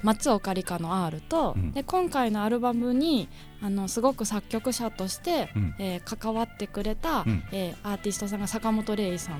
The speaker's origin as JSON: {"language": "Japanese", "region": "Nara", "country": "Japan", "tie": "born or raised there", "also_born_or_lived": "Ise", "lives_now": "Tokyo, Japan", "said": "。三重県の伊勢で生まれて奈良で育って、100万円貯めて、東京に出てきました。"}